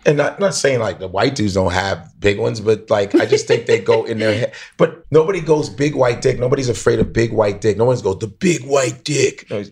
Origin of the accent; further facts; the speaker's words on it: Chicago, Illinois, United States; So I was still living in, I'm from Chicago, so I was still living in Chicago